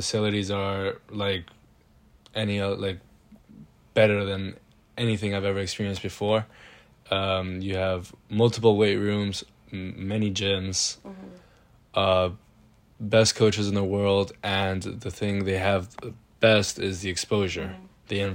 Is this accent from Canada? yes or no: no; Germany; English is a second language; also born or lived in Spain; now in Boston, United States; I was born in Spain, but I lived most of my life in Germany